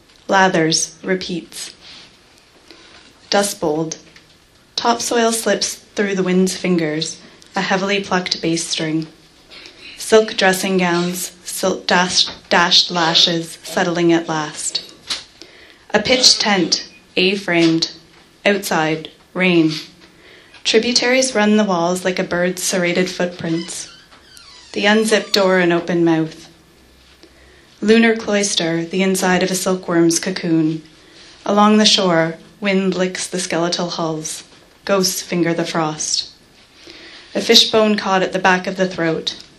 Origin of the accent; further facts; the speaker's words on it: Stittsville, Ontario, Canada; I'm actually originally from Stittsville, so it's actually, which is now a part of Ottawa, I understand. That's very nice. So I can say I'm from Ottawa